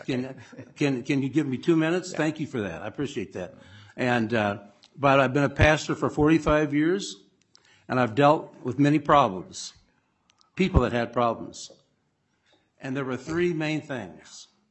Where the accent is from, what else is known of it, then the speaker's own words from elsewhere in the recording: Ohio, United States; now in Minnesota, United States; I grew up in Ohio, and I moved to Minnesota in 1990, so I've been here longer